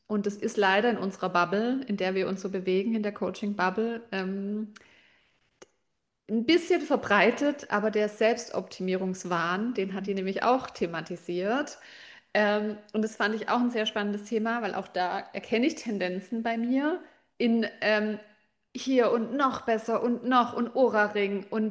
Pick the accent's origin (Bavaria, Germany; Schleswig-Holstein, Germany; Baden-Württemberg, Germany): Baden-Württemberg, Germany; bei uns im Schwabenland, schaffe, schaffe, Häusle baue.